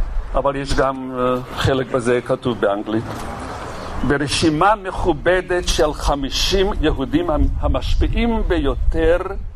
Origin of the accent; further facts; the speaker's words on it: Netanya, Central District, Israel; ואני מעיד כי בנתניה, אני בא מנתניה, היו לנו שני בתי ספר